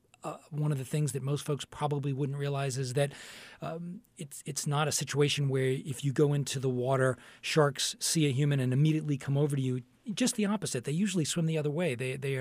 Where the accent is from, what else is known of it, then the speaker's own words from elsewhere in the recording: New England, United States; I grew up in New England and in sort of the Gulf of Maine, so those temperate, colder waters attract me.